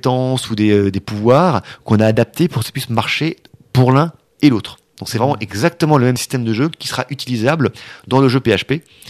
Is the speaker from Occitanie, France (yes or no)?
no; Paris, Île-de-France, France; je suis parisien, je suis parisien.